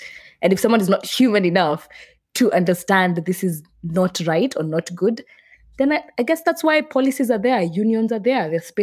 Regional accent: Nairobi, Kenya; I am the girl, the urban girl who has been born and raised in Nairobi, who can barely speak her mother tongue

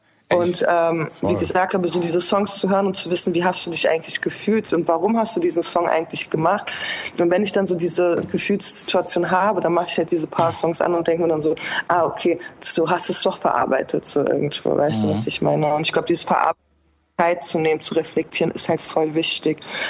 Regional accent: Frankfurt, Hesse, Germany; So, da weiß ich, ich bin Frankfurterin

